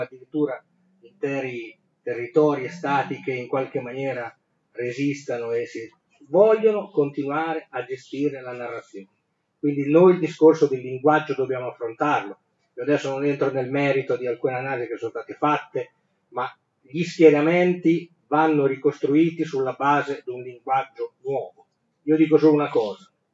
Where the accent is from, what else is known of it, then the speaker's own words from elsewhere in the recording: Emilia-Romagna, Italy; anch'io sono di Emilia-Romagna